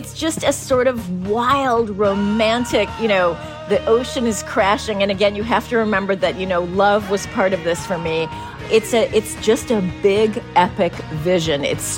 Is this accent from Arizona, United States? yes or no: no; San Francisco, California, United States; You know, I grew up in San Francisco. I had never left the country.